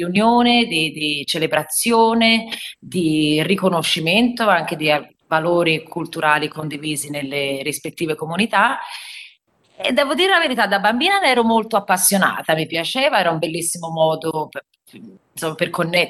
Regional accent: Florence, Tuscany, Italy; Crescendo a Firenze non volevo veramente si sapesse che fossi del sud d'Italia

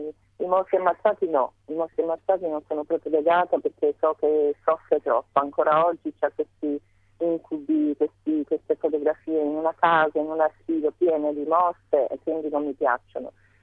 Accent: India; also born or lived in Sicily; io sono cresciuta in India

